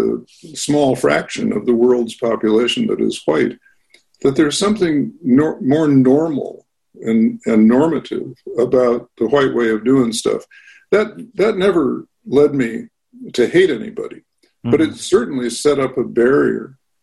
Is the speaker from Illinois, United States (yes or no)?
yes; Wilmette, Illinois, United States; I'm from Wilmette, Illinois. I grew up in an all-white community where the Jews were two suburbs away.